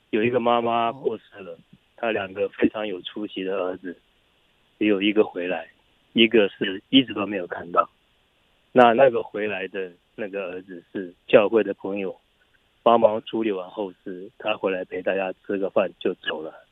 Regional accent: Taiwan; 我们台湾人有时候会讲一句话

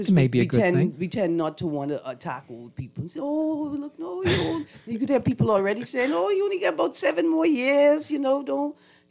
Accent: United Kingdom; You know, and us being British and all of mm. our sort of culture coming out of Britain for the most part

